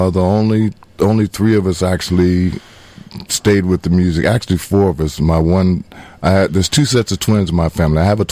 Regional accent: Omaha, Nebraska, United States; Well, originally from Omaha, Nebraska

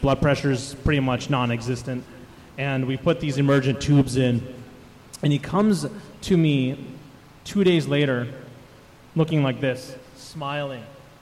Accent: United States; So he was so excited when I told him I'm from America and I want to share this.

